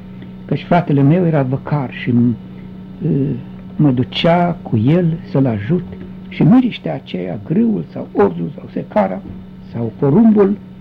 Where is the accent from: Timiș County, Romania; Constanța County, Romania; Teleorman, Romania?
Timiș County, Romania; Buzad; Satul meu, Buzad, cuvânt maghiar, care înseamnă grâu, făcea parte dintr-un lanț de 6 sate, formând comuna